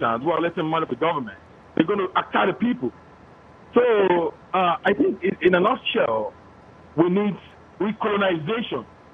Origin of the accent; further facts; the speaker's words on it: Nigeria; I come from Nigeria.